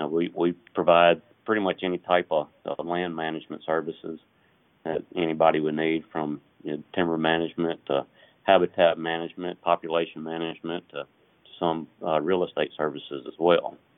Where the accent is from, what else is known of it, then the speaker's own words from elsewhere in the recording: Winona, Mississippi, United States; I grew up in Mississippi, born and bred, and been managing deer as long as I can remember. Grew up on a family farm in Winona